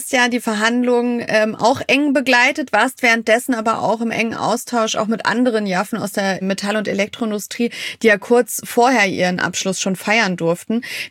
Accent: Wolfsburg, Lower Saxony, Germany; Ich kenne das auch noch aus meiner Jugend hier in Wolfsburg.

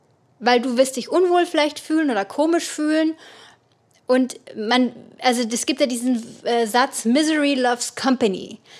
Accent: Bavaria, Germany; da, wo ich herkomme, in meinem kleinen fränkischen Dorf

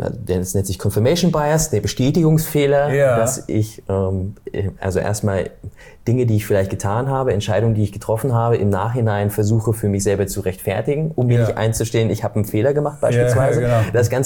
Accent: Thuringia, Germany; beschreibt auch ein Stück weit so, wo ich herkomme. Also ich bin aus Thüringen.

